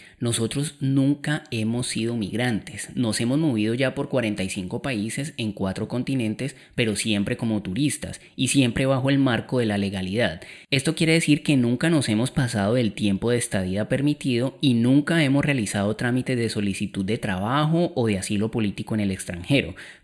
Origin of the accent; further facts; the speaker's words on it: Colombia; pues siendo colombiano ese estrés se potencializa muchísimo, se triplica